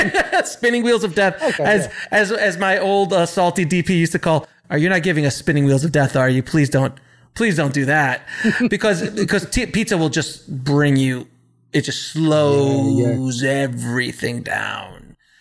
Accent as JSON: {"language": "English", "town": "Miami", "region": "Florida", "country": "United States", "said": "It's so funny because I come from Miami, and that's where I started my production career. And I'm Cuban, so I was raised on Cuban coffee."}